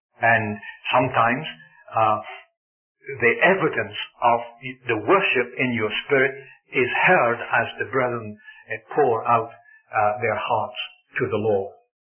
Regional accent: Scotland, United Kingdom; in circles that I was brought up in Scotland

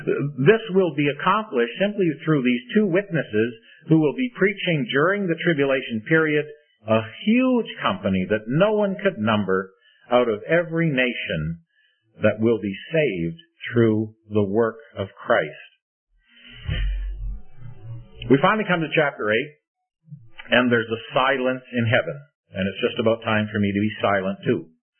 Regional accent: Sri Lanka; I'm from Sri Lanka

